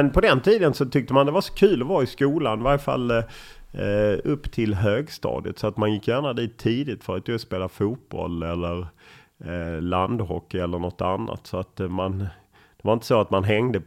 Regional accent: Lund, Skåne, Sweden; Jag är uppvuxen på Tuna som ju då på 70-talet, mina föräldrar flyttade dit när man byggde husen på mitten på 60-talet. Och väldigt nära Tuna skolan, så att där bodde jag väldigt länge tills jag flyttade till egen lägenhet på Södra Esplanaden.

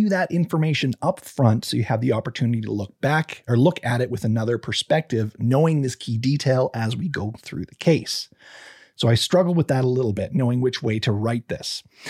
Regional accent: Canada; I'm not Spanish speaking. So I want to apologize in advance. It is not my tongue. I am Canadian.

